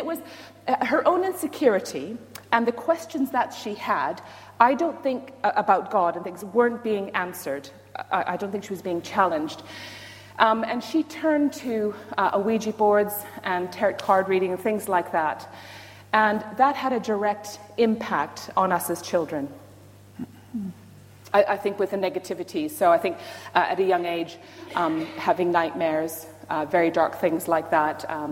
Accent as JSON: {"language": "English", "town": "Saskatoon", "region": "Saskatchewan", "country": "Canada", "tie": "born or raised there", "said": "but I grew up in Saskatchewan, Saskatoon, Saskatchewan."}